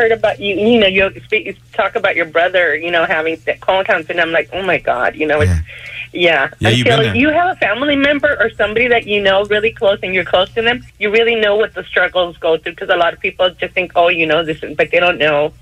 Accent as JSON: {"language": "English", "town": "El Monte", "region": "California", "country": "United States", "said": "I'm from El Monte."}